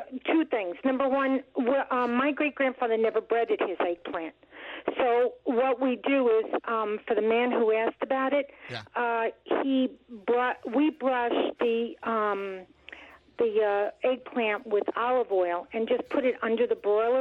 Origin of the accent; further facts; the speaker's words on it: Brooklyn, New York, United States; We grew up in Brooklyn, and so Christmas Eve was a really big deal because we were big families.